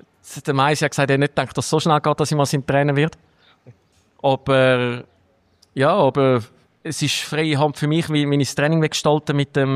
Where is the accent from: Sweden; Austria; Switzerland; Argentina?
Switzerland; als Schweizer